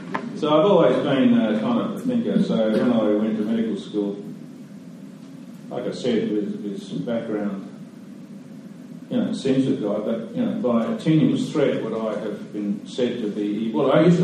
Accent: Perth, Western Australia, Australia; Dad worked in a factory and a pretty traditional kind of working class family. We couldn't afford a car and a TV, and we just rode our bikes around and swam in the dirty Swan River down there in Bassendea

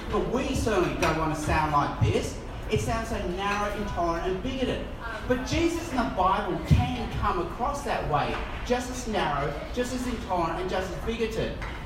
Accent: Darwin, Northern Territory, Australia; also born or lived in Hong Kong; my parents moved to Australia in the 1960s. That's my parents. That's me as a baby as I moved from Hong Kong to Darwin.

